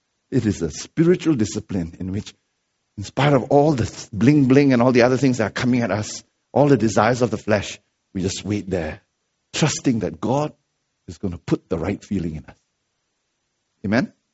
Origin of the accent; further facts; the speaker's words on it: Malaysia; Now, I'm a Malaysian who's extremely timid.